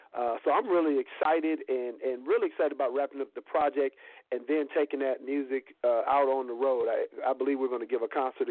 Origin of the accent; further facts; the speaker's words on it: Detroit, Michigan, United States; No, I'm from Detroit City.